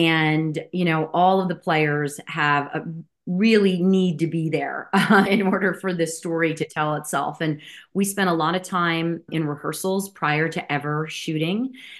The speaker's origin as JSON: {"language": "English", "region": "New Jersey", "country": "United States", "accent": "Jersey", "said": "I am from the great state of New Jersey."}